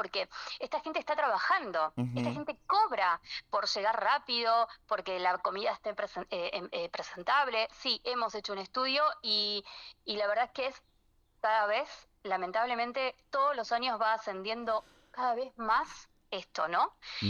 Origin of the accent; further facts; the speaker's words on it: Pilar, Buenos Aires Province, Argentina; yo soy de Pilar